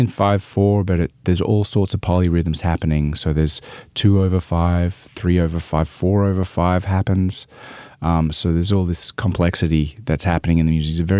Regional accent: Brisbane, Queensland, Australia; they both got gigs in a state orchestra in Brisbane, in my hometown.

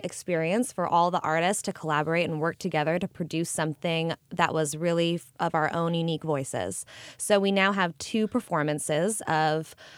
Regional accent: Sacramento, California, United States; I'm from Sacramento.

